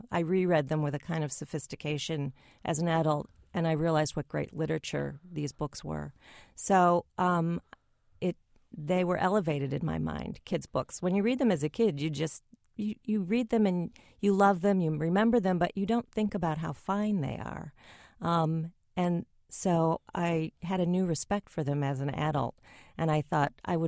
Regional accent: Chicago, Illinois, United States; I grew up in Chicago. That was my home museum

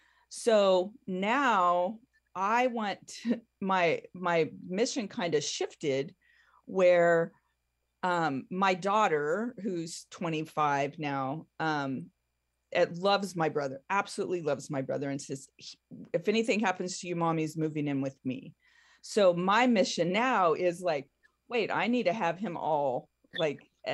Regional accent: California, United States; And she would take us over. I'm from California. So she would take us over to the coast, I'd go shopping for school clothes.

